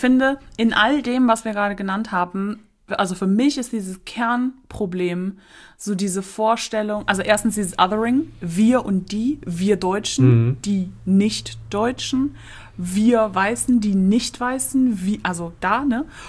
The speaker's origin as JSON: {"language": "German", "country": "Germany", "said": "So, Bruder, ich habe dir gerade 6-mal gesagt, ich komme aus Deutschland."}